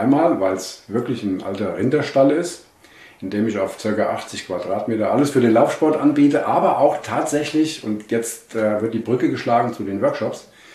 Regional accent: Wetzlar, Hesse, Germany; born there; Ich bin in Wetzlar geboren, bin mittlerweile 60 Jahre alt.

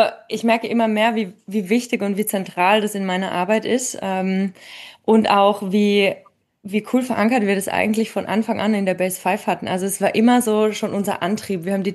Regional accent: Freiburg, Baden-Württemberg, Germany; now in Innsbruck, Austria; Genau, du hast die ganzen Sachen schon richtig gesagt. Ich komme aus Freiburg, lebe aber mittlerweile schon ewig in Innsbruck

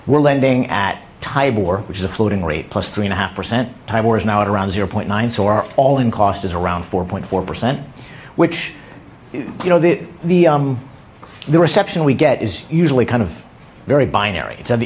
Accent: United States; now in Japan; I should also mention that I'm American

